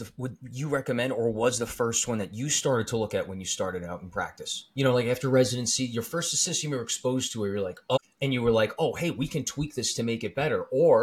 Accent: Long Island, New York, United States; My hometown is actually about 25 minutes from the office that I'm going to be working at.

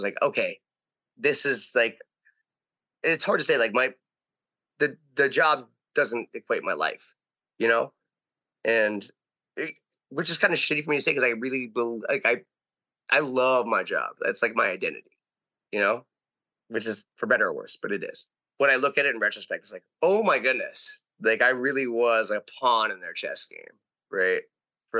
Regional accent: Philippines; Like, I'm Filipino, young, you know what I'm saying?

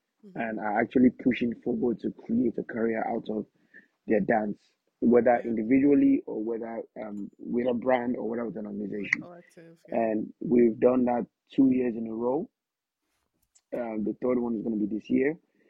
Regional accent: Nigeria; Yeah, so I'm Nigerian.

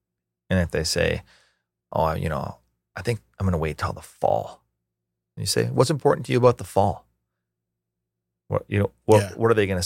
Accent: Ontario, Canada; It's only Ontario. We have no like identity of what it means to be an Ontarian.

